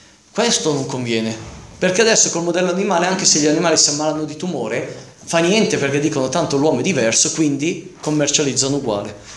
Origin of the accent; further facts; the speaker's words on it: Varese, Lombardy, Italy; Io sono di Varese, vicino a me c'è il canton Ticino, quel cantone svizzero di lingua italiana.